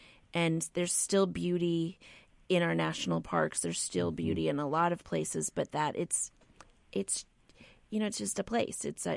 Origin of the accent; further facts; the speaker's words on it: South Dakota, United States; I'm from South Dakota originally, and one of my coworkers is also from South Dakota. I'm from the eastern part of the state